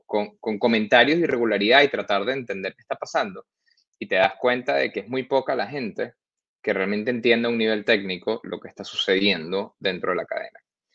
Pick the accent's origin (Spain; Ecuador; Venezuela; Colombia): Venezuela; Y fue por sencillamente un interés como venezolano, un interés de entender qué está pasando